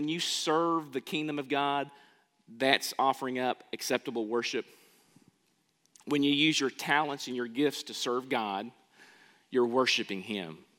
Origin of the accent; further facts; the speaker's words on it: United States; Because I'm a citizen of the United States. Because I'm an American.